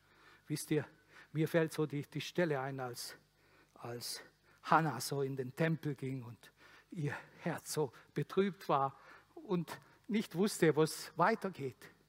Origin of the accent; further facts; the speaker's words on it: Arad, Arad County, Romania; Dort, wo ich aufgewachsen bin, in Arad, in Mikalaka